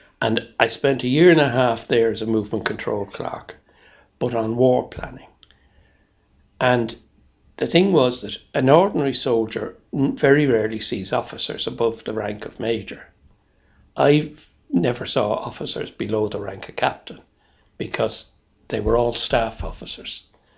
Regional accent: Ireland; moved away; Because I came from the Republic of Ireland. I was going to be harder to check than a guy coming from the middle of England.

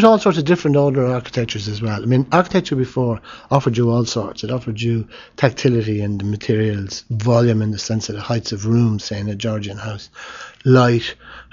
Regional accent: Portlaoise, Leinster, Ireland; I grew up in Port Leash, which was a kind of a garrison town. It's a tough old place, but it had a very strong structure, a big square at one end, a small square at the other.

